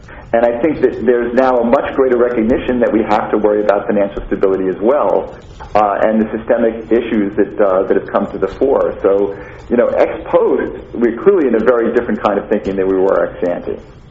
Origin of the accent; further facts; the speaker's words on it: New York, United States; I am a New Yorker, but luckily I'm an academic